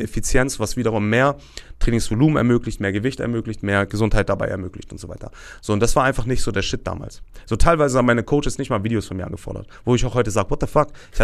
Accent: Northern Germany, Germany; als Norddeutscher, der in einem Hafenstadt wohnt

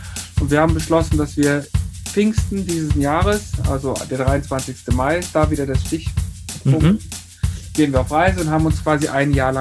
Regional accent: Krefeld, North Rhine-Westphalia, Germany; Ich komme noch aus Krefeld

